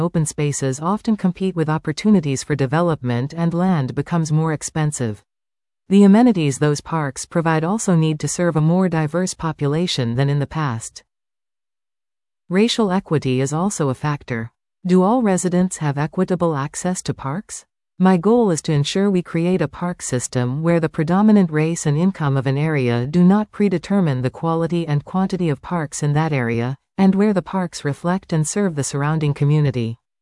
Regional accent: Reston, Virginia, United States; I grew up in Reston with Lake Fairfax Park as my backyard. That's where I fell in love with nature

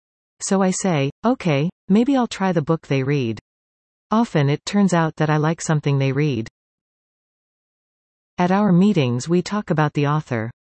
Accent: Montreal, Quebec, Canada; I grew up in Outremont in Montreal.

